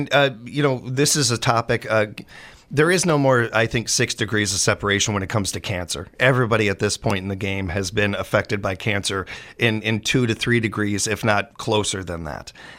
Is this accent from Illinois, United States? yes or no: yes; Chicago, Illinois, United States; I am from Chicago. I am a Chicago fan.